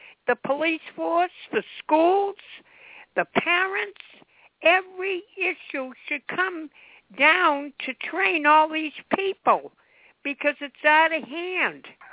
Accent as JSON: {"language": "English", "country": "United States", "said": "I am an American. I would do anything for the United States of America."}